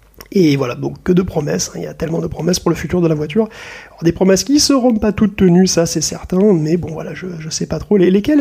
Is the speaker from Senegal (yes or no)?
no; Lyon, Auvergne-Rhône-Alpes, France; vous n'êtes pas sans savoir que je suis lyonnais